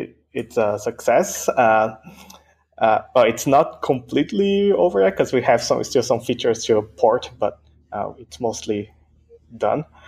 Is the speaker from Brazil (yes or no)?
yes; Brazil; born there; first language Portuguese; English is a second language; So my native language is actually Portuguese. So I was born in Brazil. I'm a Japanese Brazilian. So my native language is Portuguese. Second language is English. I've learned Japanese and I kind of know Spanish.